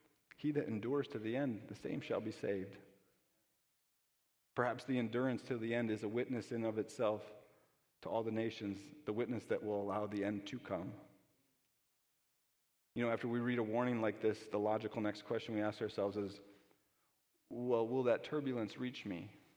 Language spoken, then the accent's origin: English; Kenosha, Wisconsin, United States; my hometown that I grew up in, Kenosha, became a headline across all of the United States